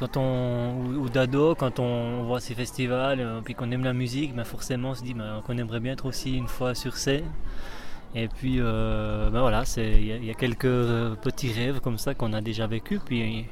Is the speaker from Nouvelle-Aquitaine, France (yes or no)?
no; Bourgogne-Franche-Comté, France; Moi, je viens du Jura.